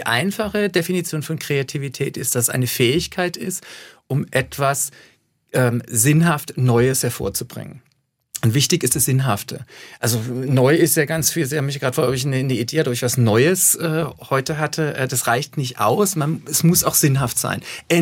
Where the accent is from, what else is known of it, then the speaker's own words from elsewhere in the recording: Pforzheim, Baden-Württemberg, Germany; Ich komme aus Pforzheim, in der Tat.